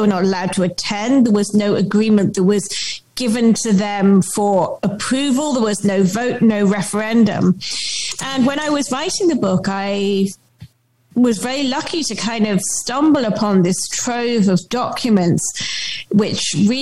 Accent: Hong Kong; So my father's Chinese and my mother's British, and I grew up in Hong Kong.

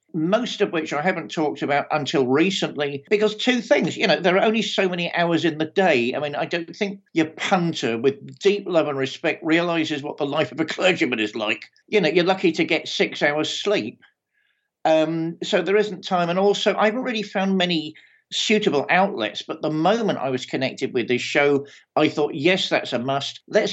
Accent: Fareham, South East England, United Kingdom; I grew up in Fareham in Hampshire, which is a beautiful, idyllic, leafy, or at least it was then, part of the world to grow up in. Again, a little rural paradise, not much going on, although, of course, it's between the cities of Portsmouth and Southampton.

